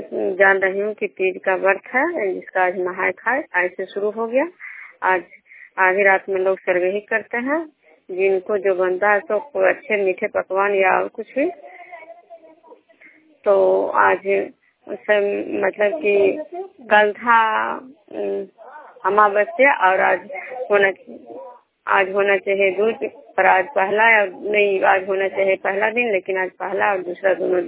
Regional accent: Bishnupur, Bihar, India; बिष्णुपुर ग्राम से खजुरा पंचायत नालंदा जिला नगर नौसा प्रखंड के निवासी हूँ।

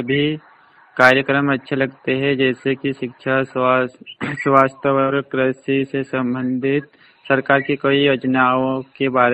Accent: Madhya Pradesh, India; और मैं खरगोन जिले से हूँ।

